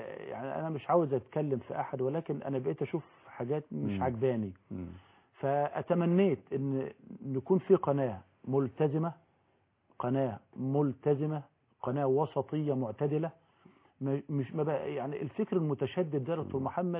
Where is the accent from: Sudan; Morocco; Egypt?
Egypt; بلدنا مصر